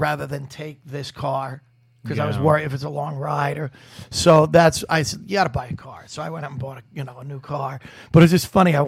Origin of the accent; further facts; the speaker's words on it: New York, United States; "Hey, I'm from New York,"